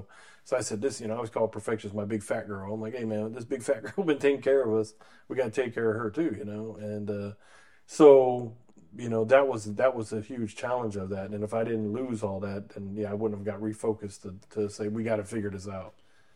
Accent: North Carolina, United States; And then she wanted to get to America, so I got adopted, and then came to America. I grew up in North Carolina.

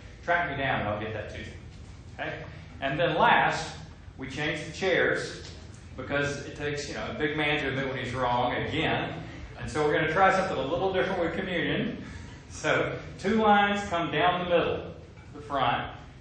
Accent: Southern United States, United States; And I don't know, as a Southerner, I have trouble picturing like how they did this.

